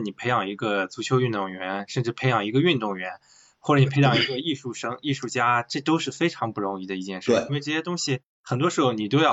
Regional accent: Shandong, China; 因为我也是山东人嘛，山东这个应试教育很厉害。那时候我在县城里，我自己家就住县城里

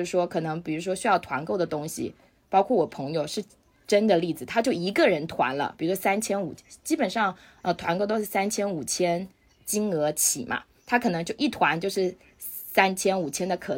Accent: Xiamen, Fujian, China; also born or lived in Beijing; now in Shanghai, China; 虽然我是一个厦门人，但是我回国之后就去了北京然后我总的来说应该算是在北漂了5年，然后在疫情的2020年的下半年来到上海

